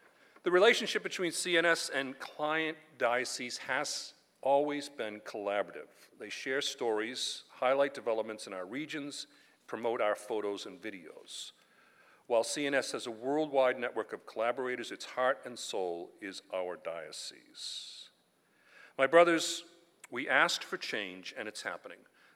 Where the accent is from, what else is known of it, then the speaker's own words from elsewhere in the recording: Boston, Massachusetts, United States; accent: Boston; excuse my Boston accent just came there